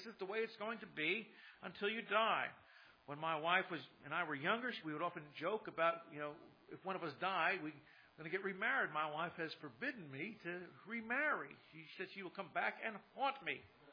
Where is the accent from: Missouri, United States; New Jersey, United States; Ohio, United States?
New Jersey, United States; My wife left her family to follow me back to my hometown to stay in New Jersey. We've been here for 32 years.